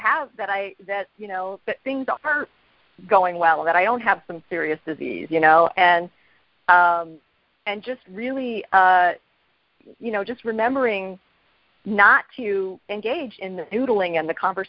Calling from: Los Angeles, California, United States; from Los Angeles.

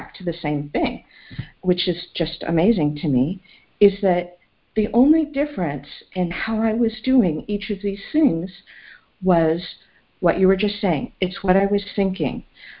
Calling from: California, United States; from the Central Coast of California.

